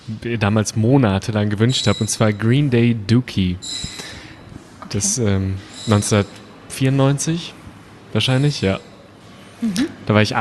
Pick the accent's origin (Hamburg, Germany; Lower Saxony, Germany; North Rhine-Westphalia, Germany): North Rhine-Westphalia, Germany; Krefeld; Wir kommen alle aus dem Rheinland, wir zu dritt, also Christopher und Sebastian aus Düsseldorf oder dem Umkreis und ich aus Krefeld. Das heißt, wir sind sehr zu Hause da in der Gegend und im Dialekt hin und wieder.